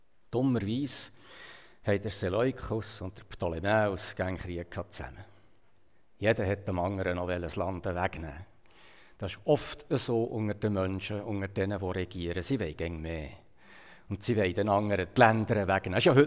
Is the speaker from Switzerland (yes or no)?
yes; Switzerland; Wir in der Schweiz haben höhere Berge und tiefere Täler. Und ich als Schweizer habe ein Tal gesucht.